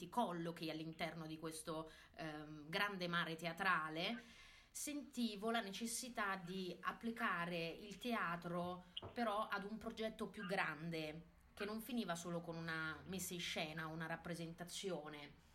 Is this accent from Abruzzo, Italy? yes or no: yes; Teramo, Abruzzo, Italy; moved away as an adult; io sono abruzzese, sono di Teramo, sono partita alla volta di Milano e mi sono diplomata all'Accademia d'Arte Drammatica Paolo Grassi